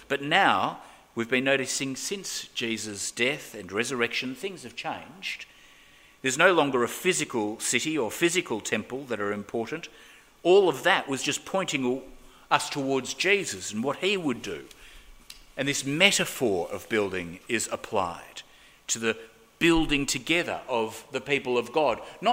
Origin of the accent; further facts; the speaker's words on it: Australia; I'm an Australian.